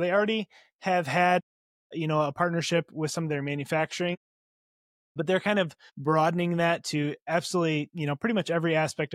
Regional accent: Michigan, United States; And I'm personally excited about this because I am from Michigan. And, in my lifetime, I've seen a lot of business and jobs leave Michigan

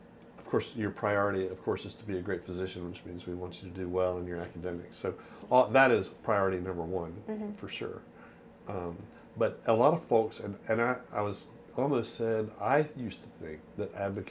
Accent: Mississippi, United States; also born or lived in Louisiana; I was born in Louisiana, raised in Mississippi, and went to college and medical school in Alabama.

